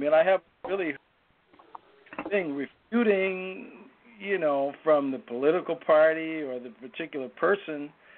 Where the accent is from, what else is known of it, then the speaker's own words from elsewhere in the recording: Minneapolis, Minnesota, United States; Gentlemen … I'm from Minneapolis.